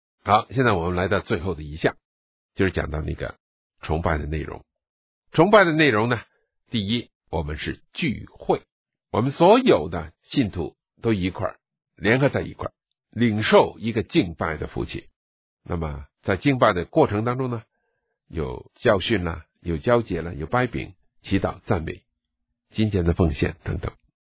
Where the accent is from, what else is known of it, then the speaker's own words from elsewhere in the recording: China; 因为我是一个中国人。